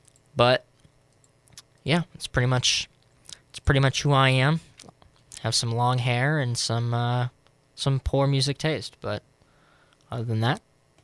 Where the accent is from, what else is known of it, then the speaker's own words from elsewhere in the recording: Ohio, United States; I'm a Detroit guy, and I'm from Ohio